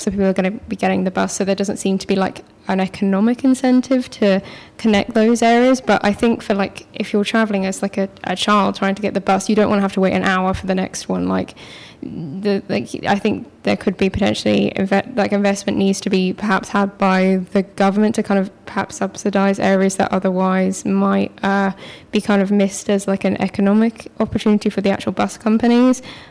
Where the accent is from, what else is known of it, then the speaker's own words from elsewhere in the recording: East of England, United Kingdom; I'm from Norfolk, and a lot of my friends had to travel to school